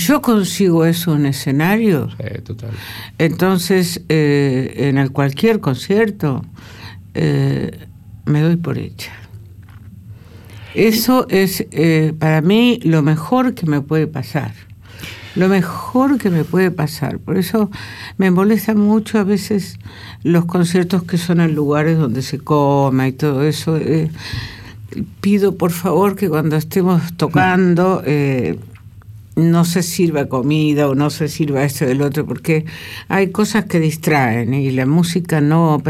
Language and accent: Spanish; Villaguay, Entre Ríos, Argentina; se van a vivir a mi pueblo, Villaguay.